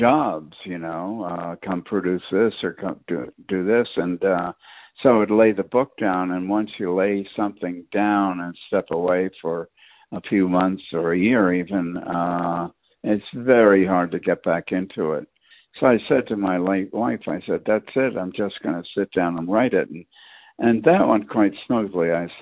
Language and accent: English; New York City, New York, United States; I am from New York City, and there is a code among a certain class level, if nothing else.